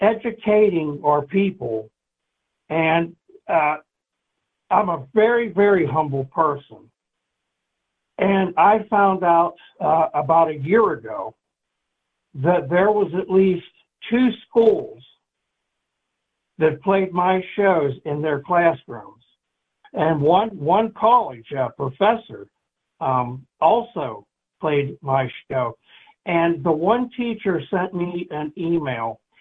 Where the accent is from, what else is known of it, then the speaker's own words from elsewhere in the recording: Northern US, United States; I'm from the North.